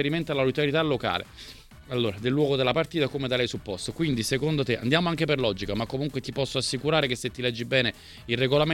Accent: Naples, Campania, Italy; sono napoletano, figurati.

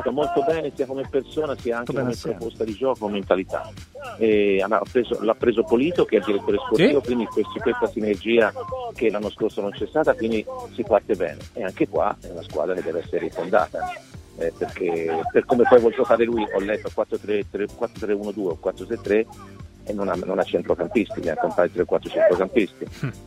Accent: Florence, Tuscany, Italy; Noi siamo fiorentini, normale.

